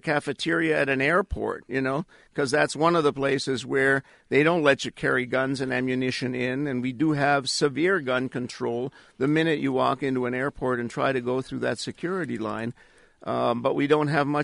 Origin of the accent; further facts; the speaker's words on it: Cali, Valle del Cauca, Colombia; you could buy ammunition from about four guys on each corner of the main plaza of Cali, Colombia, my hometown.